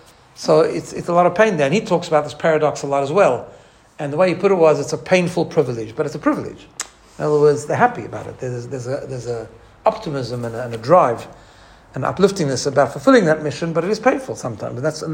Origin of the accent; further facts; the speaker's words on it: Johannesburg, Gauteng, South Africa; when I grew up in Johannesburg, he lived around the corner.